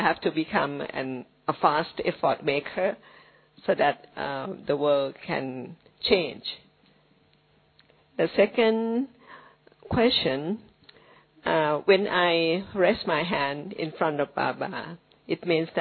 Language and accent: English; Thailand; English is a second language; from Thailand.